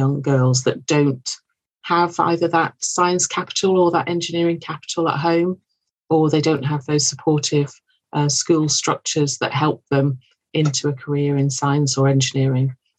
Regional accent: North West England, United Kingdom; I grew up in Lancashire. I was born in Lancashire. And I grew up partly in Lancashire, and then we moved around as a family because my dad was an engineer for Pilkington's, the glass company.

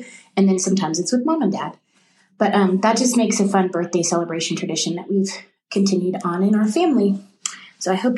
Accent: Spring Branch, Texas, United States; I'm from Spring Branch, Texas, just north of San Antonio.

